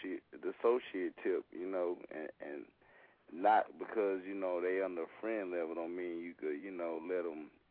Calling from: Houston, Texas, United States; I'm calling from Houston.

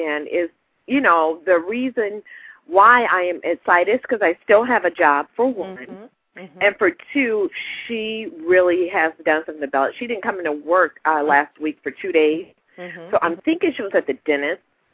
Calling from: Ohio, United States; I'm calling from Ohio.

